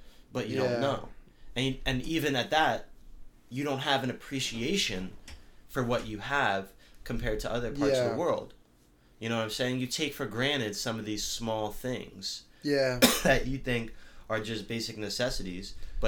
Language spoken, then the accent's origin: English; Pennsylvania, United States; Like, back in my hometown, Bucks County, I lived in a bubble, dude.